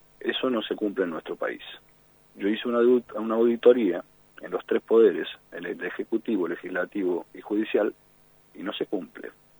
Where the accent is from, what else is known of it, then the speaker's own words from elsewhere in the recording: Argentina; somos hermanos los argentinos, somos todos familia porque somos argentinos